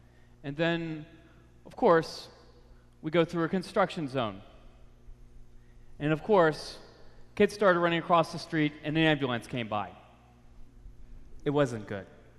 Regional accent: Baltimore, Maryland, United States; also born or lived in North Carolina; Growing up in Baltimore, we didn't have a car.

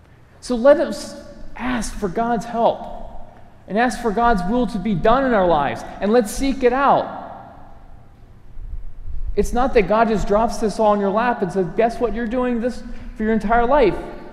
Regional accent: Baltimore, Maryland, United States; I grew up in Baltimore. Traveling far away was my grandmother's house, an hour away.

